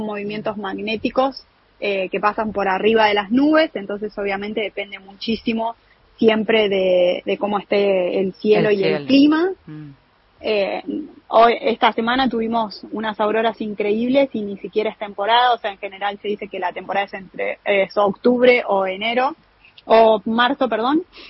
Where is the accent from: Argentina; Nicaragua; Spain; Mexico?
Argentina; now in Rovaniemi, Finland; En el hotel somos dos y después en toda la ciudad somos seis más o menos.